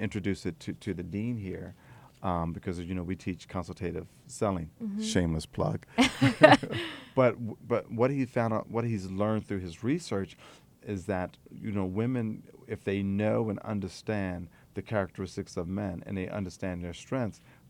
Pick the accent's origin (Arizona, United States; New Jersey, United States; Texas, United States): New Jersey, United States; Atlantic City; I'm from Atlantic City, so I know all about that.